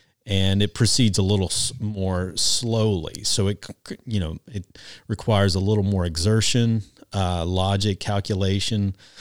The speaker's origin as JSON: {"language": "English", "region": "Georgia", "country": "United States", "tie": "born or raised there", "said": "Oh, sure did. Yeah, when I was growing up in South Georgia, we had a well."}